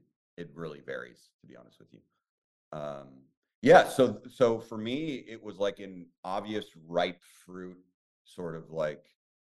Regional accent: United States; And growing up in the States, right? Like I love pie, apple, pumpkin, pecan, love all three.

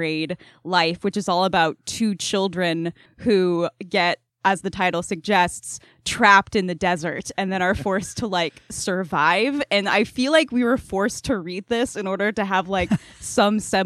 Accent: Arizona, United States; But also, I grew up in Arizona and...

